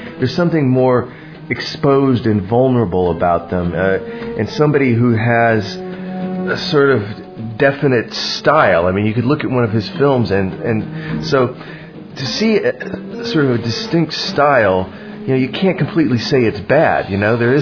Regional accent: Burbank, California, United States; I grew up in Burbank

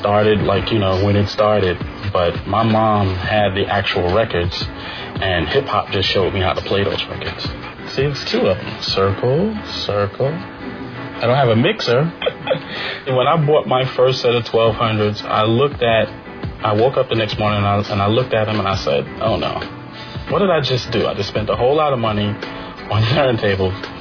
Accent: Harlem, New York, United States; Because, you know, growing up in Harlem, you know, you have to be tough that way.

